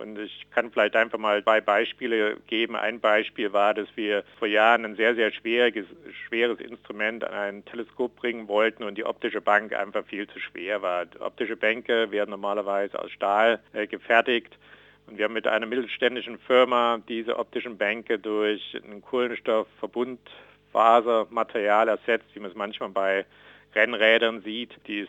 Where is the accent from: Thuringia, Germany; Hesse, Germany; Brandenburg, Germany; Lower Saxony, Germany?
Thuringia, Germany; viele Grüße in meine Heimat Thüringen